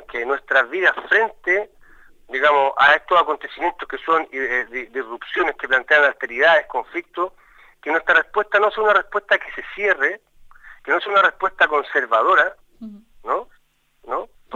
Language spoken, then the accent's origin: Spanish; Chile; Yo esto lo sé como chileno, digamos, en mi condición de chileno